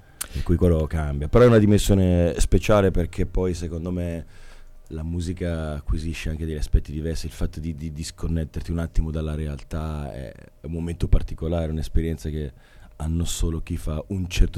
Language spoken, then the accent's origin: Italian; Milan, Lombardy, Italy; also born or lived in Pavia; Io sono di Milano, sì. Milano. Sono nato a Pavia un po' per sbaglio, sono cresciuto a Milano.